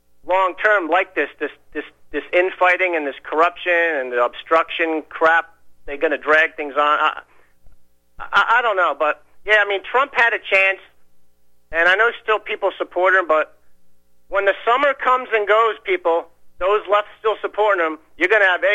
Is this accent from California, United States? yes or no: yes; Los Angeles, California, United States; And then real quick … from Los Angeles.